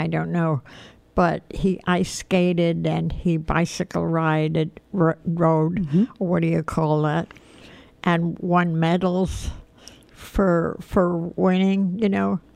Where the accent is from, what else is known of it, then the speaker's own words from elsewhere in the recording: New York City, New York, United States; Well, I was born in the Bronx, and our apartment faced the park, Crotona Park, and there was a tennis court there.